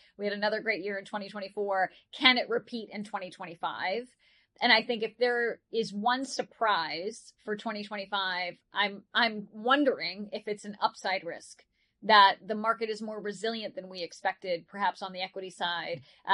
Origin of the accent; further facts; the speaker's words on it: Pittsburgh, Pennsylvania, United States; So I'm from Pittsburgh, so I'm obligated to be a Pittsburgh Steelers fan.